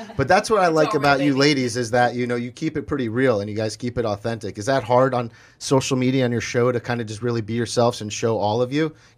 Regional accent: Florida, United States; I'm born and raised in South Florida. I'm a Floridian.

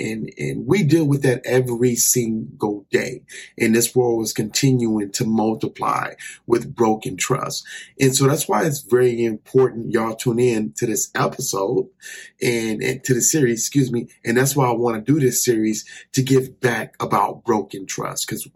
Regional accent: Arizona, United States; And I'm a native from Arizona. And so I've went through the hard summers

